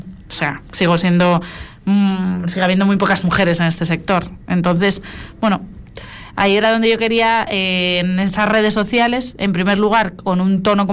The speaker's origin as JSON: {"language": "Spanish", "region": "Asturias", "country": "Spain", "lives_now": "Fuerteventura, Spain", "said": "yo ya me siento medio majorera, que hay que potenciar y que sacar por el mundo con muchísimo orgullo, que yo creo que es un poco algo que tenemos en común asturianos y majoreros"}